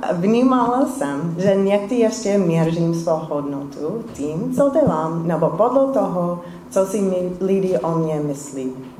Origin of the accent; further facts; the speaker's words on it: Pennsylvania, United States; Czech is a second language; now in Prague, Czechia; Pocházím z Pensylvánie a z věřící rodiny a věřila jsem jako dítě